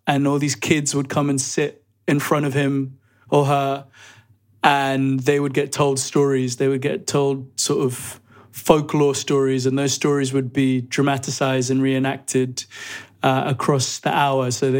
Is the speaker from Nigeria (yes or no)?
yes; Nigeria; Because I grew up in Nigeria.